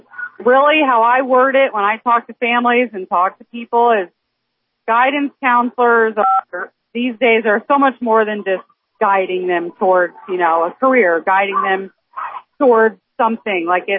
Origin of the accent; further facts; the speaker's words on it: St. Mary's, United States; I grew up in St. Mary's, graduated in St. Mary's in 2009, been around here besides when I went off to college.